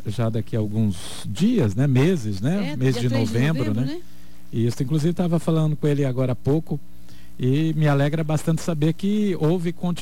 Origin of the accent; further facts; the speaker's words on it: Eldorado, Mato Grosso do Sul, Brazil; now in Dourados, Brazil; eu sou de Eldorado. Na época, uma só diocese, né? Hoje é da diocese de Naviraí, mas toda a minha família, hoje, enfim, há anos, eu moro em Dourados, né?